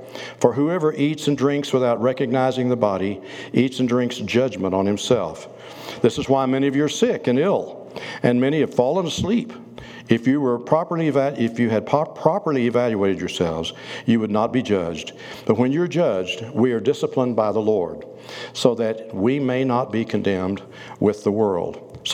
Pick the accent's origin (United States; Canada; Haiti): United States; Oh yes, I'm an American.